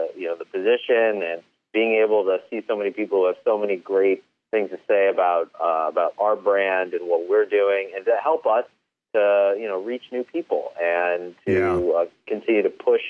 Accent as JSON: {"language": "English", "town": "Cleveland", "region": "Ohio", "country": "United States", "said": "I'm actually from Cleveland, Ohio originally, so I am a Browns fan."}